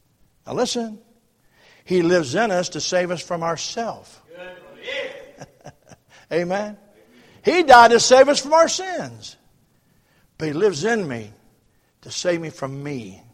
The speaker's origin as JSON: {"language": "English", "town": "Loveland", "country": "United States", "tie": "born or raised there", "said": "I live in Loveland. I grew up in Loveland where our church is."}